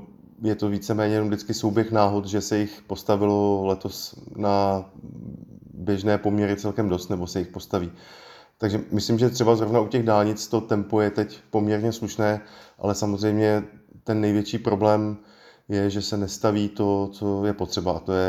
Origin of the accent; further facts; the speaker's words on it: Liberec, Liberec Region, Czechia; Jelikož jsem z Liberce, příklad z Liberce